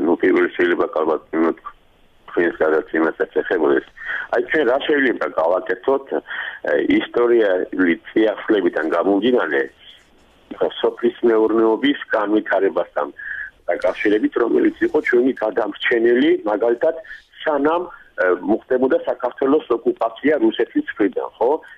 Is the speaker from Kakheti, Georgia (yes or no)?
yes; Kakheti, Georgia; კახელი ვარ